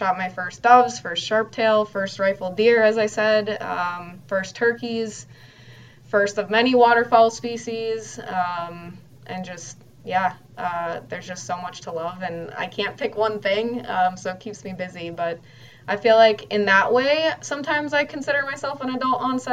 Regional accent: Minnesota, United States; But still, just growing up in the Twin Cities, like, there weren't many peers that hunted and fished, and certainly not female peers.

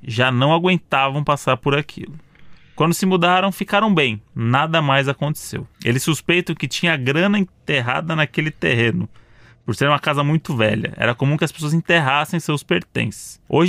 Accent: Curitiba, Paraná, Brazil; sou de Curitiba.

